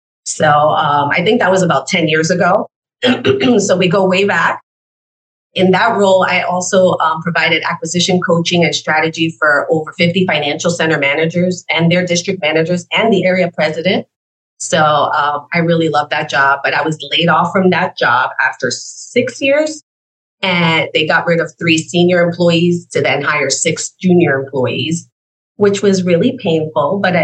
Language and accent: English; Florida, United States; also born or lived in New York; I was born in New York, but I've been down here my whole entire adult life. I came down here for high school, and I claim I'm a Floridian.